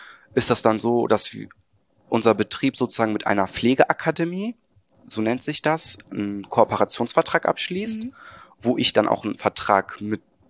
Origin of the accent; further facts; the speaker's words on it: Remscheid, North Rhine-Westphalia, Germany; Remscheid.